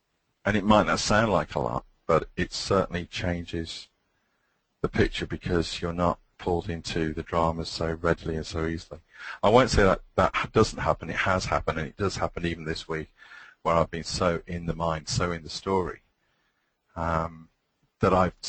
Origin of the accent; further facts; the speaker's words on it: West Midlands, United Kingdom; I'm from Warwickshire, UK. I'm 49 years of age